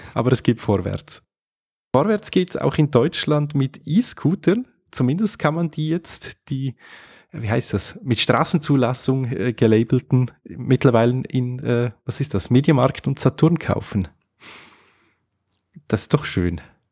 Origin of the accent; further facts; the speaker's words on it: Switzerland; Also bei uns in der Schweiz ist die Taxi-Lobby brutal stark.